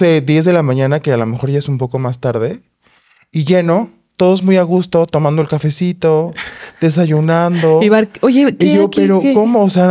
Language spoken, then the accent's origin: Spanish; Mexico City, Mexico; Yo vengo de la Ciudad de México, que los que conocen la Ciudad de México, pues es un lugar de mucho ajetreo.